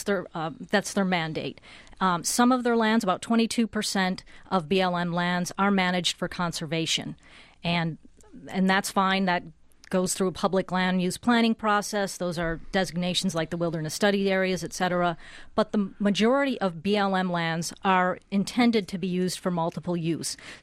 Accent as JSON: {"language": "English", "town": "Denver", "region": "Colorado", "country": "United States", "said": "There are counties out in the West, and I'm from Denver"}